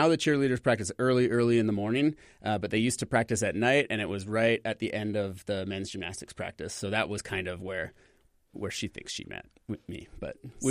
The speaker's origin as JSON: {"language": "English", "town": "Calgary", "region": "Alberta", "country": "Canada", "tie": "born or raised there", "said": "In Canada, okay. In Calgary."}